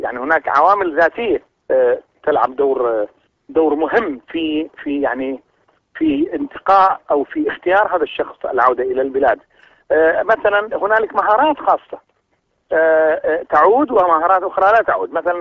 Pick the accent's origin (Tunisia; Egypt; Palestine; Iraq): Iraq; أنا أعتقد أن بلدي العراق بالدرجة الأولى، رغم أنني عندما كنت في أوروبا كنت أعمل بشكل منتظم، حياتي سوف تنتهي في هذا البلد.